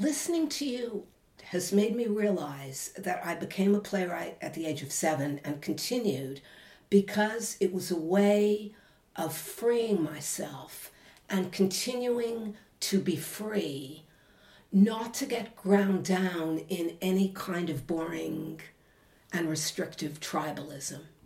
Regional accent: London, United Kingdom; I've been here most of my life. And basically, I'm a Londoner.

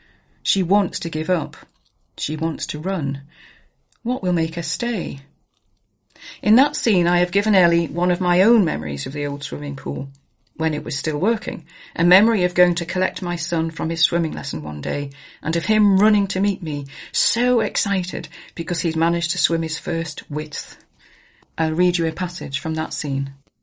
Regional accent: Berwick-upon-Tweed, North East England, United Kingdom; the Earthside town where they go to learn how to deliver dreams is my hometown of Berwick-upon-Tweed.

